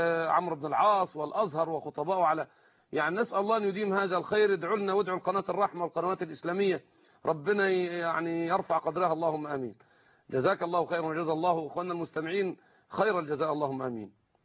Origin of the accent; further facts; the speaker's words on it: Egypt; عندنا في مصر